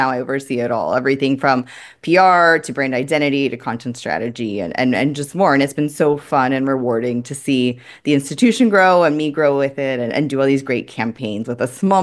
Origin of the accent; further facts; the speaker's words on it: Miami, Florida, United States; So I was born and raised in Miami, probably one of the few Miami natives that you may know.